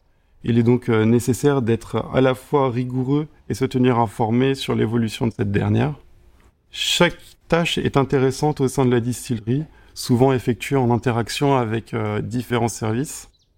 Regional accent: Rouen, Normandy, France; Je suis normand, je viens de Rouen, où j'ai passé la plupart de ma vie. Je suis descendu dans le sud il y a 2 ans pour effectuer mes études d'œnologie et obtenir mon diplôme national d'œnologue.

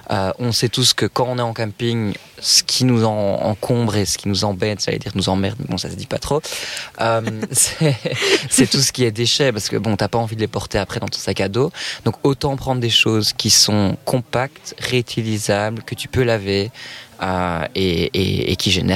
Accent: Belgium; Je suis assez fier de dire que je suis belge et je suis assez fier de représenter mon pays à l'étranger

